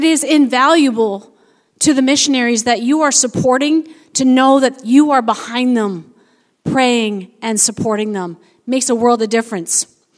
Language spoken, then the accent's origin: English; Port Perry, Ontario, Canada; We're from Port Perry, Ontario, just north of Oshawa, where we have been part of our home church, Emmanuel Community Church, for about 20 years.